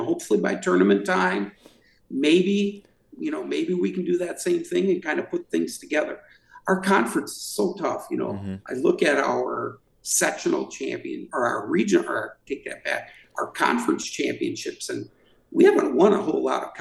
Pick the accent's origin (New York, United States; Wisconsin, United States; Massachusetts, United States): Wisconsin, United States; Waterloo; I'm originally from Waterloo.